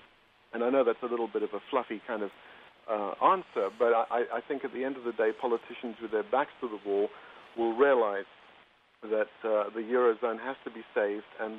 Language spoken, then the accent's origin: English; United Kingdom; the double odd thing is that I'm originally British as well